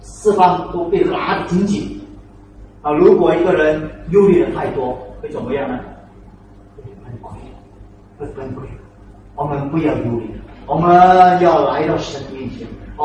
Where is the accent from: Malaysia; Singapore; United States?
Singapore; 这个是我们新加坡人常常的问题